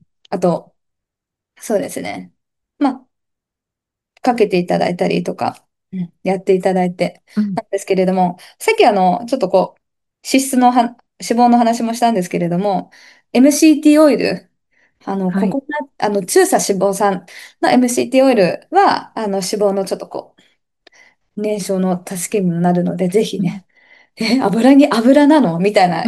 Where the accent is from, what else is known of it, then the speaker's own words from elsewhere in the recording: Tohoku, Japan; 私、東北出身なので、